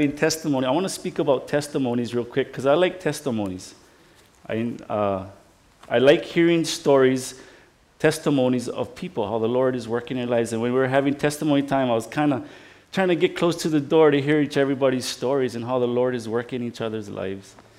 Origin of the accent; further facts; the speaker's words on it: Hawaii, United States; Well, I grew up on two different islands. I was raised a little in Molokai